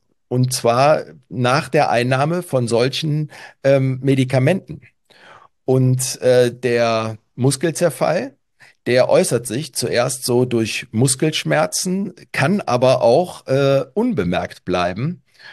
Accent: Cologne, North Rhine-Westphalia, Germany; wir kommen hier beide aus Köln

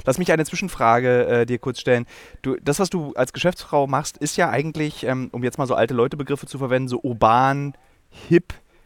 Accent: Berlin, Germany; Ich als Berliner wurde, glaube ich, 2009 das letzte Mal auf eine Weißparty eingeladen.

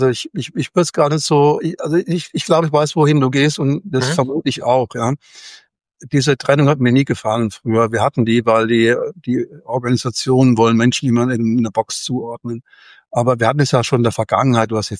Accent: Rhineland-Palatinate, Germany; Wie Hausmacher, Leberwurst in der Pfalz. Ich komme aus der Pfalz.

